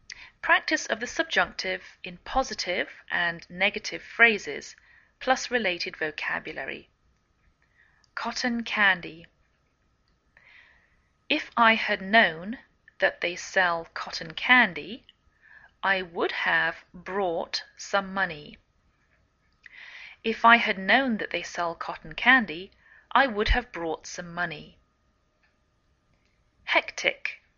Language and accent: English; England, United Kingdom; now in United States